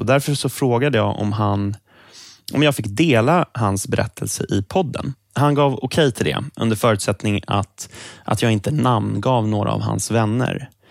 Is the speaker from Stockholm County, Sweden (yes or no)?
yes; Sollentuna, Stockholm County, Sweden; I Sollentuna, där jag växte upp